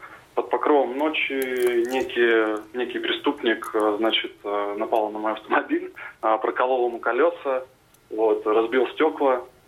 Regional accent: Kazakhstan; also born or lived in Ukraine; Да. Родился я на Украине. Вырос в Казахстане. Мне за 50. Угу. Я всю жизнь ездил с Казахстана на Украину.

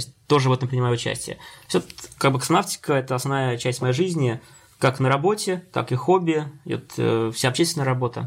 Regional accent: Penza, Penza Oblast, Russia; Но я учился в родном городе, Пенза, в технологическом институте местном.

